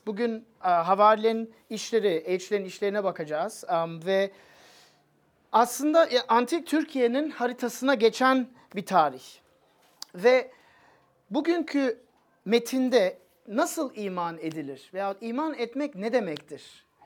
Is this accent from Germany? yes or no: yes; Germany; 80'lerde ve 90'larda Almanya'da ilginç bir şey oldu. Biliyorsunuz ben çocukluğumu orada geçirdim.